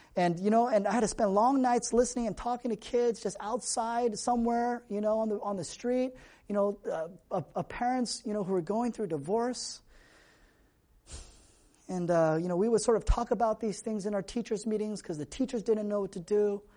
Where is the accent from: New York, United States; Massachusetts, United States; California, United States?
California, United States; I'm from California, you know, I came out with like my tank top